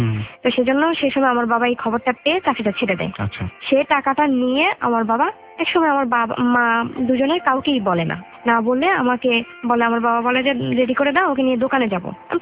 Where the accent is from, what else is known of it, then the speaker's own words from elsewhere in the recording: Chittagong, Chittagong Division, Bangladesh; born there; আমার জন্ম চট্টগ্রামে।